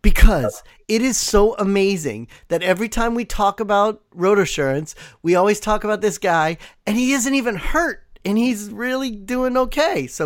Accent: Florida, United States; I mean, look, I'm from South Florida, Miami Dolphins, whatever.

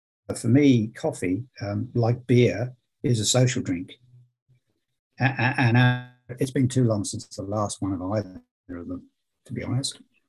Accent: England, United Kingdom; I come from England

